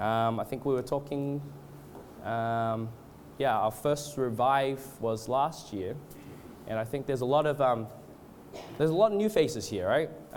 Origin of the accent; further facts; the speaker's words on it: Australia; now in Canada; I was born in Australia and I went to Canada. It's a bit complicated.